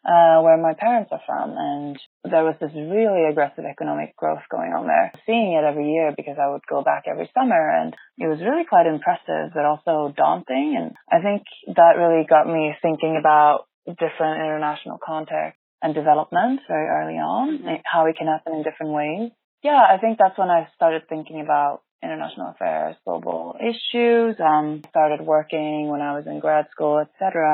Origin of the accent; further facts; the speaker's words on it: Sweden; So I'm originally from Sweden, but with Chinese heritage.